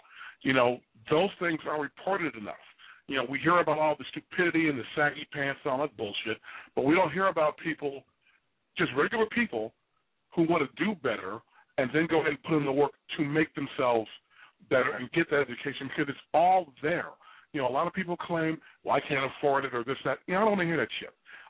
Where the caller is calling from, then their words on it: Sacramento, California, United States; Gentlemen … from Sacramento, California.